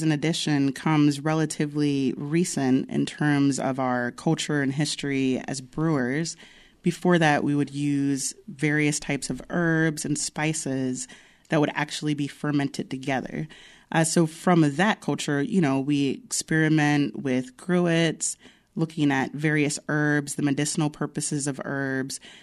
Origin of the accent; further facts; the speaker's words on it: Bel Air, Maryland, United States; not too far from where I grew up in Bel Air, Maryland